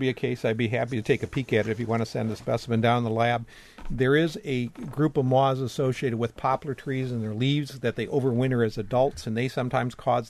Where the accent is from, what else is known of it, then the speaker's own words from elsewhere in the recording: Wisconsin, United States; Growing up in Wisconsin and I never would have thought I would see cases of human bot fly here.